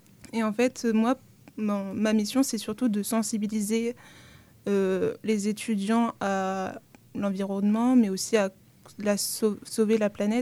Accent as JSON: {"language": "French", "town": "Lille", "region": "Hauts-de-France", "country": "France", "lives_now": "Tours, France", "said": "Je viens même pas de Tours. Okay. Même pas de la région."}